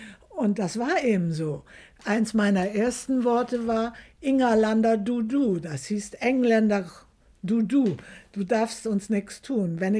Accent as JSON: {"language": "German", "town": "Neustadt am Rübenberge", "region": "Lower Saxony", "country": "Germany", "tie": "born or raised there", "also_born_or_lived": "Nolte / Bremen", "said": "geboren in Nolte, geboren am 22.10.38. Ich habe einen Teil meiner Kindheit in Hemelingen verbracht, Bremen-Hemelingen, und die meiste Zeit der Kindheit in Neustadt am Rübenberge. 1953 sind wir wieder nach Bremen gekommen"}